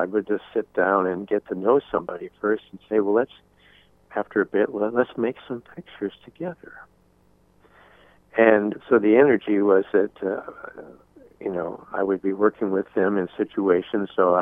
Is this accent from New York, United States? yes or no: no; Seattle, Washington, United States; now in Colorado, United States; because I was from Seattle and he was from Tacoma, and here we are in Colorado.